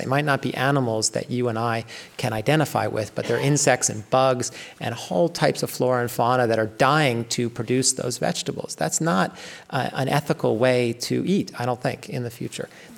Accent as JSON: {"language": "English", "region": "New York", "country": "United States", "said": "I come from the Lower Hudson Valley, New England."}